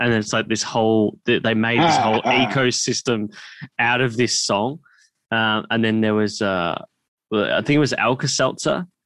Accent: Melbourne, Victoria, Australia; Yeah, I grew up in Melbourne.

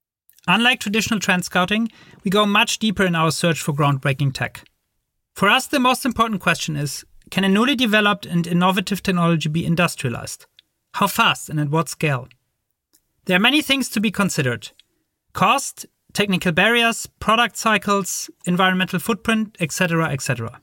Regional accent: Berlin, Germany; English is a second language; moved away as an adult; now in United States; I'm originally from Berlin

